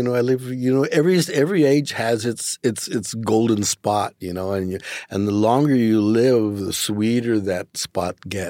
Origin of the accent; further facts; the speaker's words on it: Los Angeles, California, United States; where'd you grow up? And but well, South Central. So you mean like Watts?